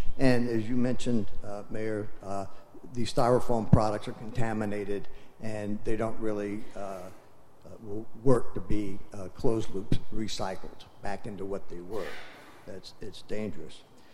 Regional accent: Atascadero, California, United States; from Atascadero.

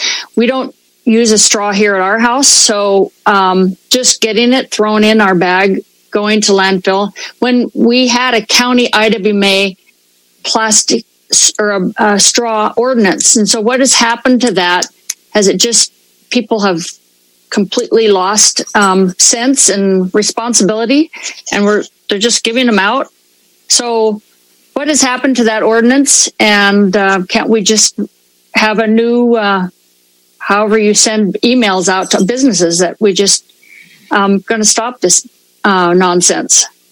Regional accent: San Luis Obispo, California, United States; I'm actually from San Luis Obispo.

